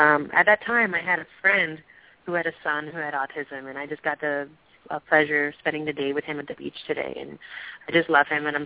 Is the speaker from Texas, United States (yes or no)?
no; New Jersey, United States; born there; So, you know, I was born in New Jersey, and my parents are really, they're kind of mountain people